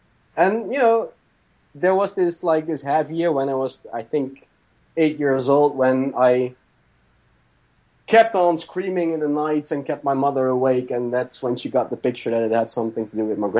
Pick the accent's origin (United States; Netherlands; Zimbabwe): Netherlands; English is a second language; In 2008, I was actually one of the first Dutch authors in the imprint of the biggest publishing house in Holland, fantasy authors.